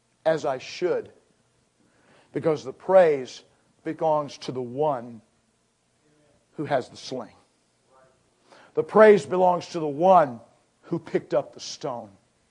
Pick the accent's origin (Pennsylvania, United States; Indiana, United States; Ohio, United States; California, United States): Ohio, United States; Middletown; I'm just a Midwestern kid. I grew up not far from here. I grew up near Cincinnati. Grew up in a place called Middletown.